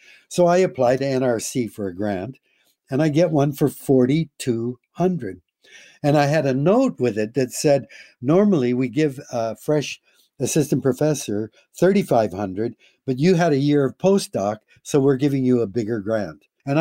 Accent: Ontario, Canada; also born or lived in British Columbia; after the war, we were expelled from British Columbia. And I ended up growing up in Ontario, in the middle of the country.

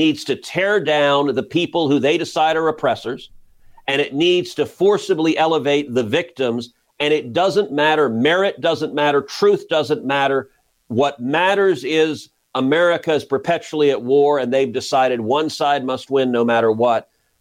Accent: United States; since I'm Cuban American

